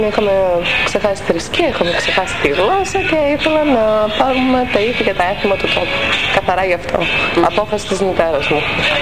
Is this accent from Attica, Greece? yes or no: no; Komotini, East Macedonia and Thrace, Greece; also born or lived in Germany; γεννήθηκα 10 Αυγούστου το 68, Κομωτινή. Μέχρι 4 χρονών, 5 χρονών ήμασταν εδώ, φύγαμε Γερμανία για άλλα 5 χρόνια και επιστρέψαμε το 79-78.